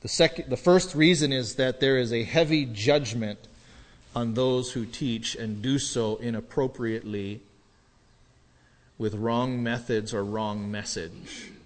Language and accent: English; Kauai, Hawaii, United States; There was a family that I grew up with on Kauai